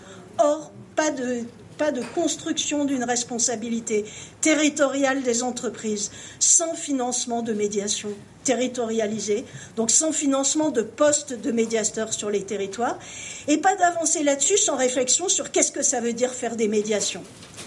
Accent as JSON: {"language": "French", "region": "Corsica", "country": "France", "said": "Chez moi, en Corse"}